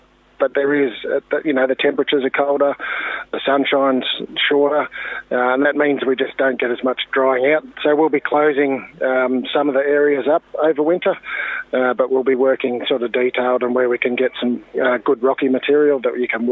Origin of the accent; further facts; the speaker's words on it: Australia; now in New Zealand; Unfortunately, I'm Australian, so don't hold that against me.